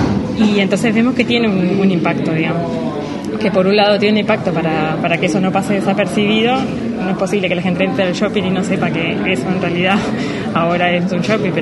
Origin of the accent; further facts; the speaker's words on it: Mercedes, Soriano, Uruguay; como soy de Mercedes y voto en Mercedes, para las elecciones tenía que venir